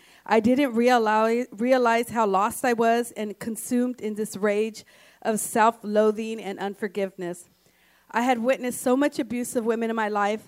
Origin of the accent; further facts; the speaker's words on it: Salinas, California, United States; I was born and raised in East Salinas, was raised by my mother, never knew my father.